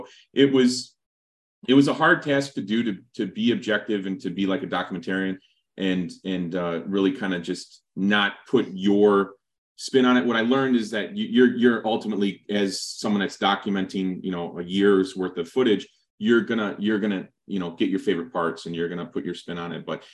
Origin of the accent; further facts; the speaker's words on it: Chicago, Illinois, United States; now in San Antonio, United States; You know, I'm originally from Chicago, but moving to Texas and being in San Antonio